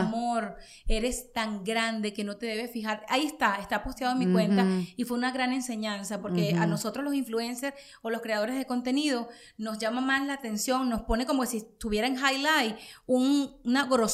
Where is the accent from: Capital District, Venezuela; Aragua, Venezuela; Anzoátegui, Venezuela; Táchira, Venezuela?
Capital District, Venezuela; Caracas; yo me crié en los Jardines del Valle, ¿no? En Venezuela, en la parte oeste de la ciudad, en la capital.